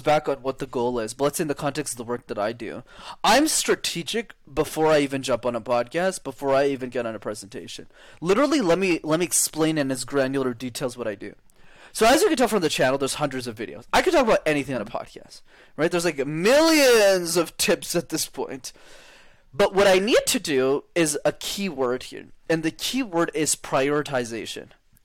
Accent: Montreal, Quebec, Canada; English is a second language; I grew up in Montreal. Montreal, you need to know how to speak French. I grew up in a French education system.

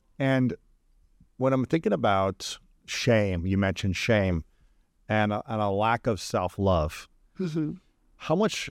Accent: Ohio, United States; as a male growing up in Ohio, I was never able to express my emotions of sadness or fear or worry or concern without being made fun

